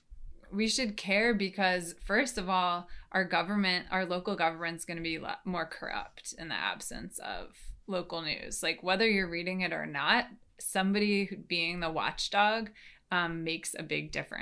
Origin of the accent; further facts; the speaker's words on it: New York, United States; now in Washington, United States; So now I live in DC. Like I told you, I moved from New York. It's where I grew up